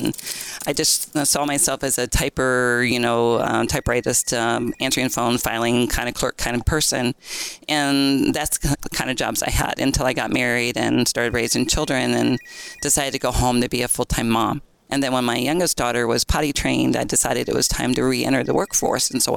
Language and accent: English; Caseyville, Illinois, United States; So I was born and raised in Caseyville, and then I married and moved to Collinsville to raise my family.